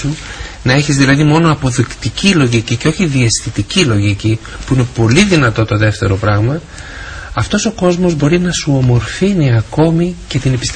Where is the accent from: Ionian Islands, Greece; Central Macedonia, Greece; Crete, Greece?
Central Macedonia, Greece; Thessaloniki; Ήμουν από τη Θεσσαλονίκη, πήγαινα στο Άγιον Όρος